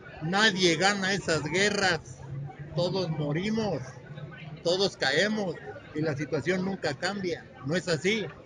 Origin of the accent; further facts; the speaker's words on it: Michoacán, Mexico; soy michoacano. Pasamos una guerra que no ha terminado.